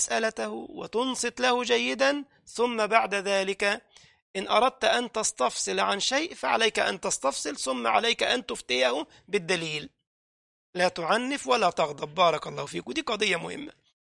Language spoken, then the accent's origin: Arabic; Egypt; كنا في بلدنا مصر في محافظة من المحافظات